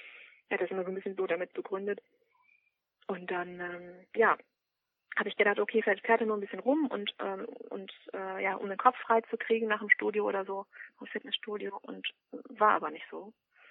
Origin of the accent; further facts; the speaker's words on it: North Rhine-Westphalia, Germany; ich komme ja aus dem Ruhrgebiet, also sorry, wenn man das jetzt so hört, ne?